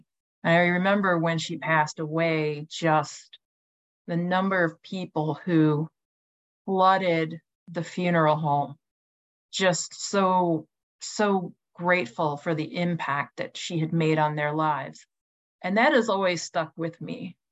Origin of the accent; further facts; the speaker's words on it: Pontiac, Michigan, United States; And growing up in Pontiac, I thought, you know, I grew up, so this is like the 70s and 80s. I grew up in a community that was very diverse. We had a lot of Vietnamese and Laotian refugees.